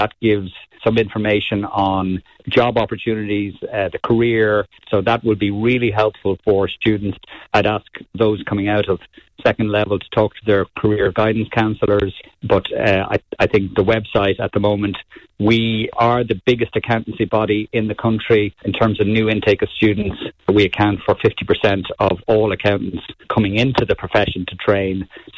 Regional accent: Shannon, County Clare, Ireland; I'm originally from the Midwest myself, from Shannon

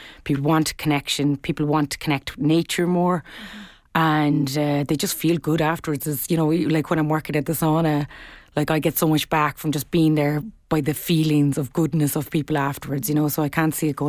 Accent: Ireland; And I think historically as Irish people, we're very community driven people and we've grown up with community.

